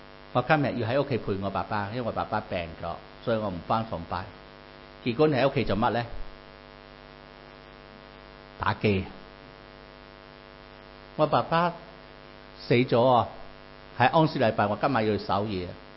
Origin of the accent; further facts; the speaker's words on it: Malaysia; 在 我的乡下马来西亚